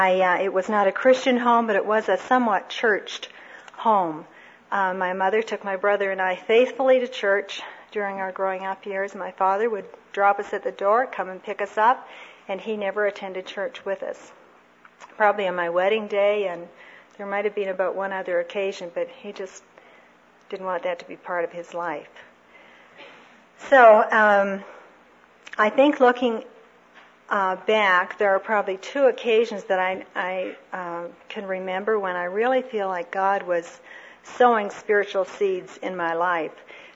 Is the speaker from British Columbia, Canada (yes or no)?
no; Toronto, Ontario, Canada; I was raised in Toronto, grew up, I have a brother 3 years older than I am